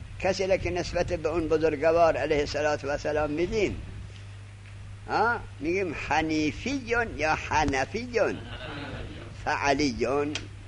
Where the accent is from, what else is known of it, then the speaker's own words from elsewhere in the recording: Afghanistan; خود من افغانیم.